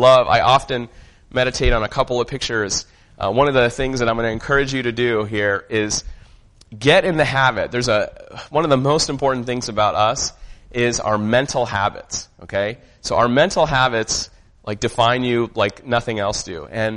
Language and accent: English; United States; born there; So I'm Indian ethnically, and I go to India fairly often. Even though I was born in the U.S., my parents were born and raised in India.